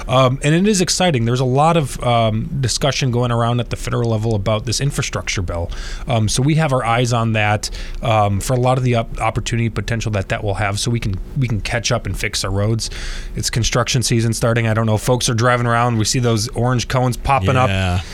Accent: Sheboygan, Wisconsin, United States; You know, Sheboygan's my hometown. I was born and raised here, served on the city council

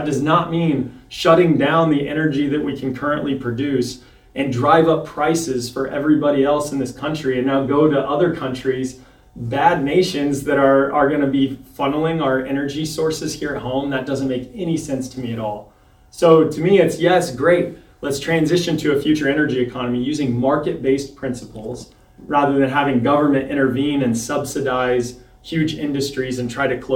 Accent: Petersburg, Illinois, United States; Yeah, so I grew up in Petersburg, Illinois.

